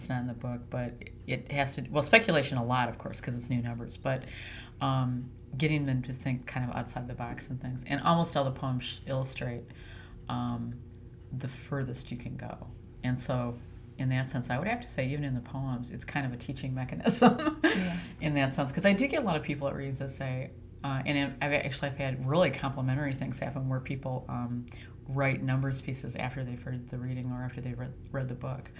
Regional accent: Flint, Michigan, United States; and it's probably just because I come from Flint

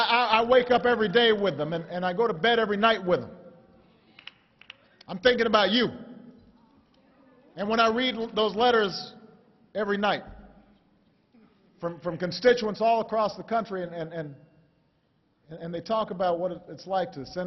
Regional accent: Chicago, Illinois, United States; also born or lived in Hawaii; I grew up here in Chicago. I wasn't born here. Just want to be clear. I was born in Hawaii. But I became a man here in Chicago.

